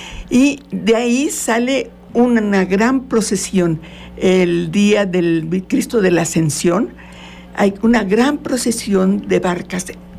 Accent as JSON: {"language": "Spanish", "town": "Tequesquitengo", "region": "Morelos", "country": "Mexico", "said": "Y pueden hacer el recorrido, les recomiendo, es mi pueblo, pues, y restaurante Don Cata."}